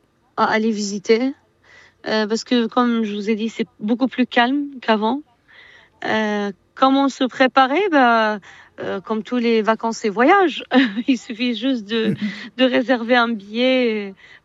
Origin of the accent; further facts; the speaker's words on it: Iraq; French is a second language; quand les gens me demandent, tu viens d'où? Et ils savent que je suis irakienne